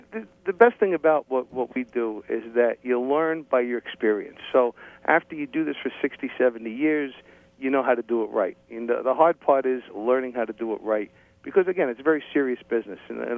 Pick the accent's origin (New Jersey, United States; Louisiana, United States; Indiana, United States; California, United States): New Jersey, United States; Well, you know, I'm from Jersey, okay?